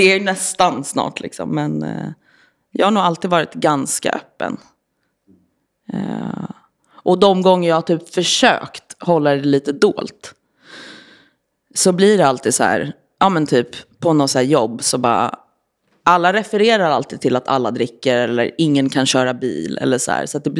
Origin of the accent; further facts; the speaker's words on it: Stockholm, Stockholm County, Sweden; Ja, men jag växte upp i Hässelby i en med två yngre syskon, mamma och pappa.